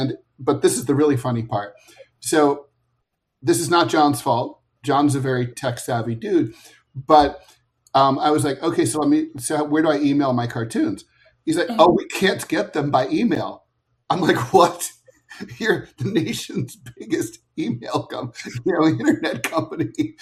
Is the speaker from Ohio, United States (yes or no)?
yes; Dayton, Ohio, United States; he lives – near my hometown of Dayton, Ohio now.